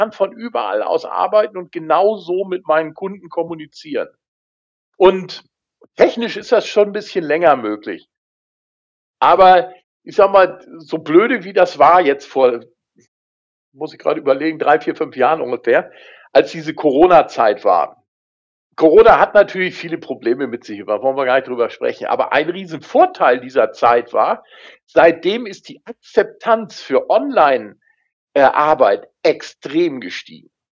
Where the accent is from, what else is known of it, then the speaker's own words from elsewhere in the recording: Schleswig-Holstein, Germany; in den ganzen ja etwas größeren Städten hier oben in Schleswig-Holstein, also meiner Heimatregion